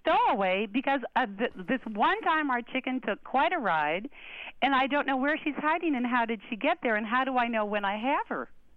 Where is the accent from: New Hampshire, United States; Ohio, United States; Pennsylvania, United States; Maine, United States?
Ohio, United States; Streetsboro; from Streetsboro, Ohio.